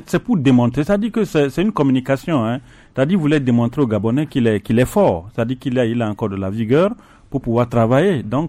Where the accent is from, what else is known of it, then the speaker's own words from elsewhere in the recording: Togo; et nous en tant que Togolais, c'est de lui souhaiter plus succès dans ce qu'il va faire.